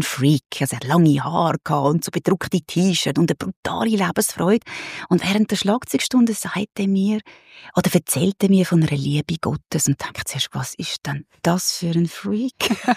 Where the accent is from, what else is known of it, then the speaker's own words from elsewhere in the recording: Switzerland; wir als Schweizer